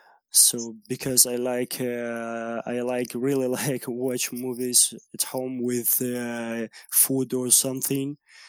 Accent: Russia; English is a second language; now in Moscow, Russia; I actually live in Moscow, like maybe 12 more years. So, it's really kind of cool and big city with around 20 million people

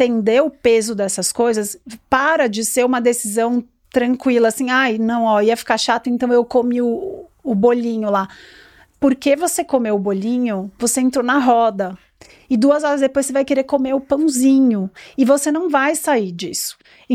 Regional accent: São Paulo, Brazil; Eu fazia faculdade em Campinas, mas eu sou paulistana, né?

